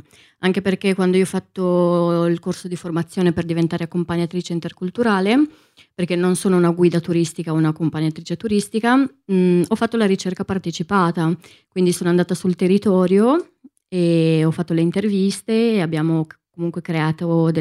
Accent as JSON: {"language": "Italian", "country": "Romania", "second_language": "Italian", "moved": "yes", "lives_now": "Bergamo, Italy", "said": "non sono né di Milano né italiana, ma sono rumena. Vivo in Italia da più di 15 anni e sono dalla città di Bergamo."}